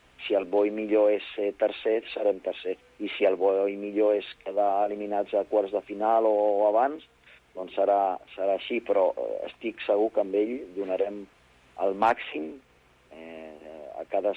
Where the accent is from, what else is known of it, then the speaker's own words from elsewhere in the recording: Badalona, Catalonia, Spain; la de Badalona és especial perquè jo soc de Badalona